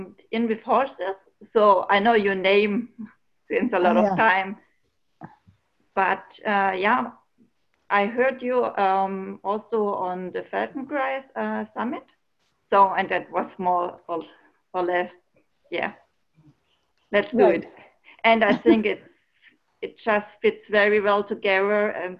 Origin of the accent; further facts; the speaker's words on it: Baden-Württemberg, Germany; English is a second language; moved away; I'm from Germany, close to Stuttgart.